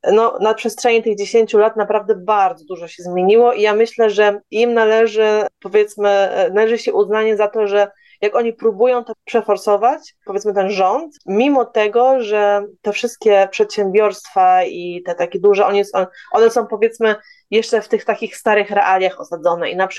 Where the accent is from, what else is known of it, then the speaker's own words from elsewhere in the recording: Gdańsk, Pomeranian Voivodeship, Poland; also born or lived in Qatar; Ja lubię ogólnie Polskę, lubię tutaj mieszkać, zwłaszcza, że jestem z Gdańska